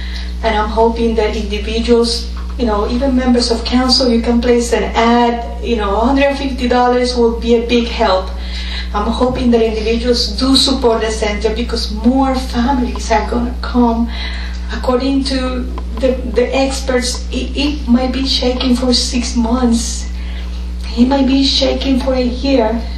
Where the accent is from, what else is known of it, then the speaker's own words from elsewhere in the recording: Puerto Rico; I was born and raised in Puerto Rico. I go once or twice a year.